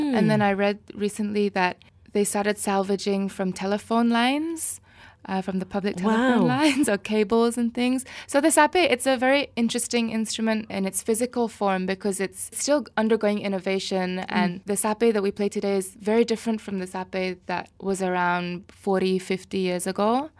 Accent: Kuching, Sarawak, Malaysia; Born and bred in Kuching.

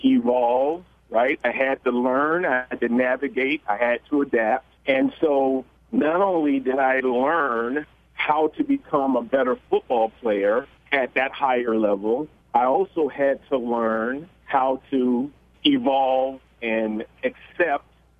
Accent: Jacksonville, Florida, United States; I grew up in Jacksonville, Florida, as most Americans who love sports, as a little chocolate morsel, watching sports on TV

